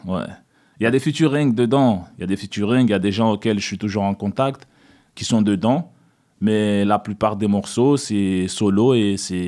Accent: Mayotte; now in France; Je viens de Mayotte, l'île au parfum. Ça fait un petit moment que je suis en France.

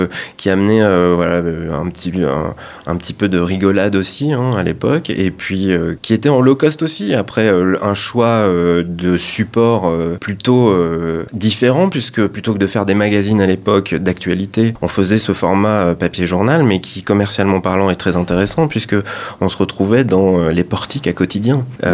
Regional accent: Limoges, Nouvelle-Aquitaine, France; Alors, moi, je suis né pas très loin. Je suis né à Limoges, dans le Limousin. J'ai grandi, j'ai des parents qui étaient corréziens, donc avec un pied en Dordogne aussi, hein, puisque... plutôt Brive

